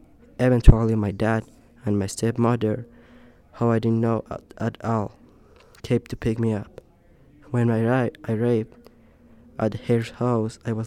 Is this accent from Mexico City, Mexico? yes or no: no; Michoacán, Mexico; also born or lived in Oregon, United States; 13 years ago, I was born in Oregon, United States. 3 months later, we moved to Michoacán, Mexico, where my father's parents live.